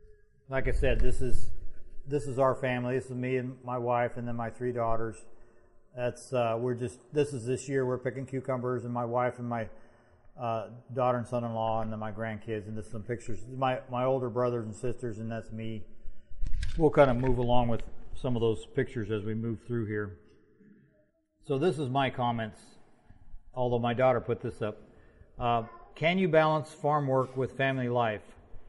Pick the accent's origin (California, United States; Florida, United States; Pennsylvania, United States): California, United States; now in -; My wife, Judy. We're from Grida, California.